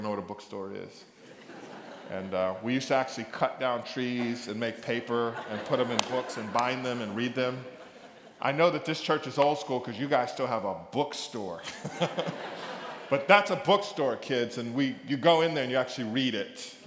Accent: California, United States; now in Maryland, United States; So you gotta bear with me because I'm a Californian.

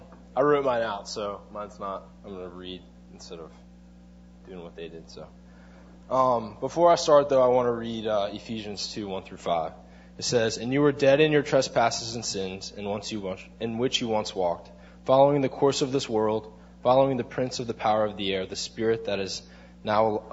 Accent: Maryland, United States; born there; I was born in Maryland … at age 3, my parents became Christians and started attending Covenant Life.

